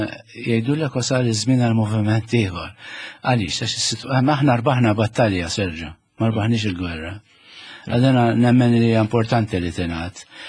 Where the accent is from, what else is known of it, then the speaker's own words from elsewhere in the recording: Kalkara, South Eastern Region, Malta; U jien mill-Kalkara, li tliet kwarti min-nies hemmhekk kienu familji Ingliżi. Qed jgħixu hemm għax kellna bigi, kellek il-wireless station, kellek ir-rikażi kollha mimlin suldati Ingliżi.